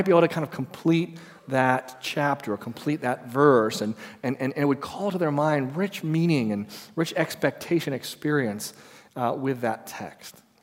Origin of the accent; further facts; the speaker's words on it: California, United States; You know, as a Californian, we liked that movie so much, we elected the Terminator to be our governor.